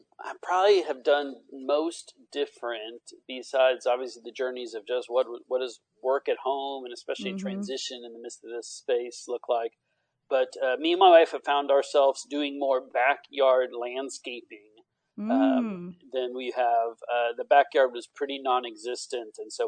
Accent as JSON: {"language": "English", "town": "Irving", "region": "Texas", "country": "United States", "tie": "born or raised there", "said": "I grew up here in the Metroplex, grew up in Irving. I lived there all of my childhood life with my parents."}